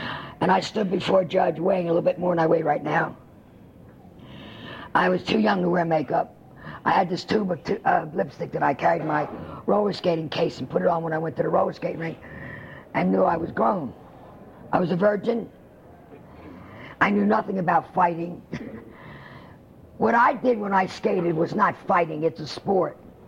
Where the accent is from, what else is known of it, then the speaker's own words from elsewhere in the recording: Atlantic City, New Jersey, United States; the town where I come from, Atlantic City, New Jersey.